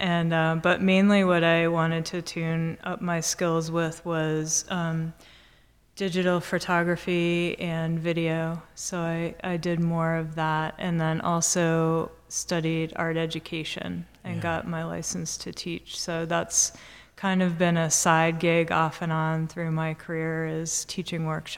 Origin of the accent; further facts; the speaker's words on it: Melrose, Massachusetts, United States; Yes, I grew up in Melrose, so at the end of the Orange Line T, so it's about 11 miles north. Yeah, so I'm a Boston Irish girl.